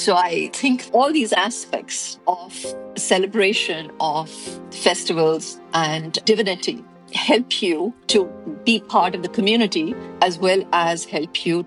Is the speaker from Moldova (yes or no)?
no; India; I grew up in Pan India. My father worked for a multinational company and he got transferred all over India. So I got to experience different cultures firsthand and learn different languages firsthand. And I grew up in a Hindu household, but went to Catholic schools